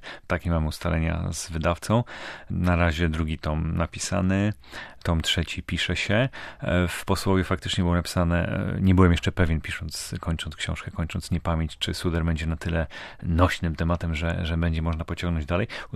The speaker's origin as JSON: {"language": "Polish", "town": "Szczecin", "region": "West Pomeranian Voivodeship", "country": "Poland", "tie": "born there", "said": "Jestem pogodniakiem z urodzenia i z przekonania."}